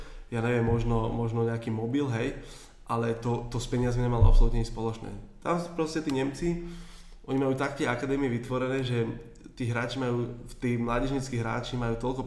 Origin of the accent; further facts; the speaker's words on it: Bratislava, Bratislava Region, Slovakia; Ja som rodený Bratislavčan, úplne hrdý